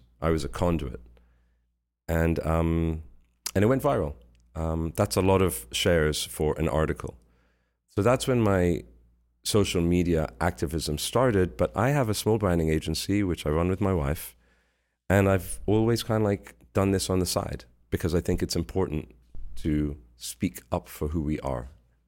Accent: Hong Kong; also born or lived in London / New York / Boston; now in Tel Aviv, Israel; because I grew up in Hong Kong and London. I've lived in New York and Boston.

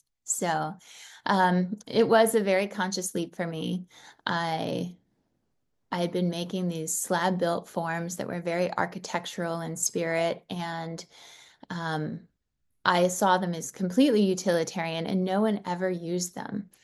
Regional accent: Chicago, Illinois, United States; I come from Chicago area of Illinois, and I grew up in a family that much appreciated nature

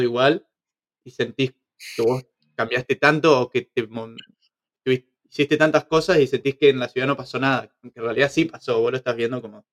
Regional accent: Entre Ríos, Argentina; accent: Entre Ríos; pero que hablen entrerriano, que es mi provincia, que hablen con mi tonada o con más tonada que yo, que no tengo tanta tonada, me resulta raro.

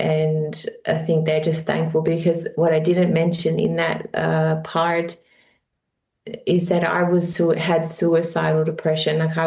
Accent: Tasmania, Australia; moved away as an adult; also born or lived in Sunshine Coast; So I grew up in Tasmania, beautiful island off Australia. And then I moved to the Sunshine Coast, where I lived for 6 years before moving to Europe.

